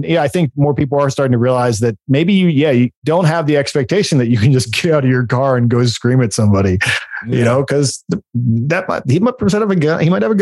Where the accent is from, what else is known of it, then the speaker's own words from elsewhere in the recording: Portland, Oregon, United States; And, I moved from Portland. I was outside of Portland. I lived in Oregon for years